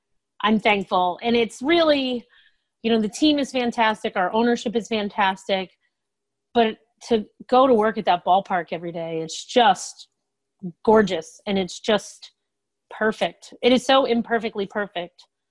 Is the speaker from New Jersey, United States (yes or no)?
no; Springfield, Massachusetts, United States; Yes, I am from Springfield, Massachusetts. Out here, we call it the 413.